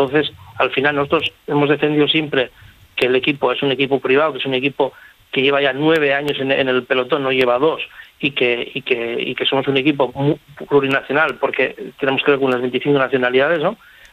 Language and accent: Spanish; Navarre, Spain; Encima acabo de pasar por casa, yo soy navarro, y he pasado por Navarra